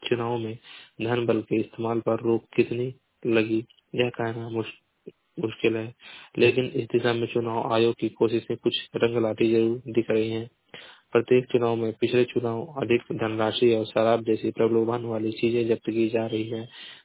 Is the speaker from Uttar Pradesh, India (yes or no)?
yes; Maharajganj, Uttar Pradesh, India; मैं जिला महाराजगंज का निवासी हूँ।